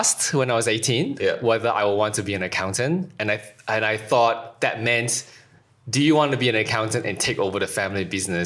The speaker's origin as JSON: {"language": "English", "country": "Malaysia", "tie": "born or raised there", "said": "And growing up in Singapore, in Malaysia, you have the education system is quite quite strict."}